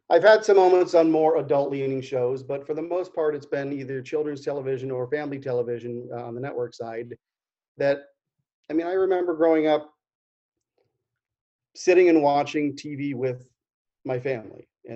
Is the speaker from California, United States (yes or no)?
no; Erie, Pennsylvania, United States; I got to tell you, I grew up in Erie, Pennsylvania, or outside of Erie, Pennsylvania